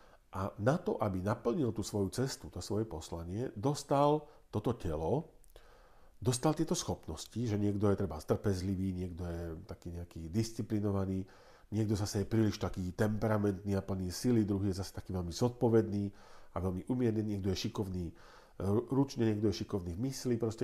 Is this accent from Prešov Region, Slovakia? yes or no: no; Bratislava, Bratislava Region, Slovakia; Aj keď teda pochádzam zo sídliska v Bratislave, kde som sa narodil relatívne v hlbokom socializme